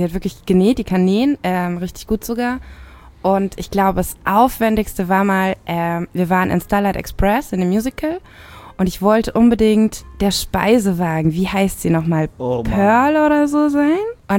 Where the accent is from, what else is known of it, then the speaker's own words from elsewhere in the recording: Rhineland-Palatinate, Germany; Aber ich bin in der Pfalz groß geworden.